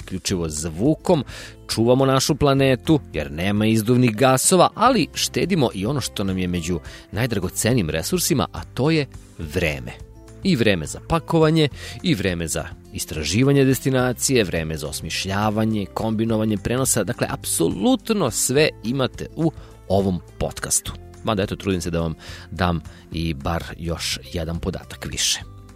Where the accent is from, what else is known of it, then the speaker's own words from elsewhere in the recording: Kragujevac, Šumadija and Western Serbia, Serbia; ovako vam sa ponosom želim dobrodošlicu u Kragujevac. Namjerno kažem sa ponosom jer vodim vas u moj rodni grad